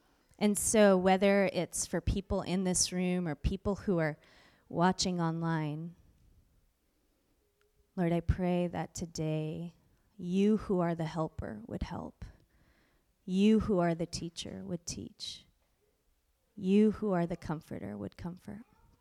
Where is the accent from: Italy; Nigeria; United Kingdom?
Italy; now in United States; I was here in Connecticut, which is my stomping ground. I came from Italy to Connecticut